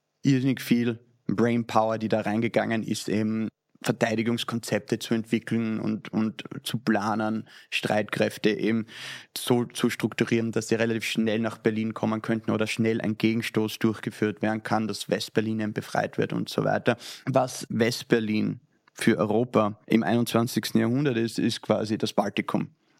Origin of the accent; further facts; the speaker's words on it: Austria; wie man bei uns in Österreich sagen würde